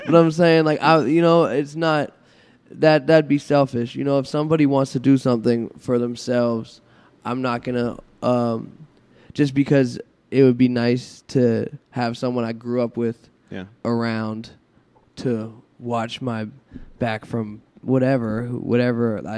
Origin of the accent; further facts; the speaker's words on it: Pittsburgh, Pennsylvania, United States; I'm from Pittsburgh. I need rain.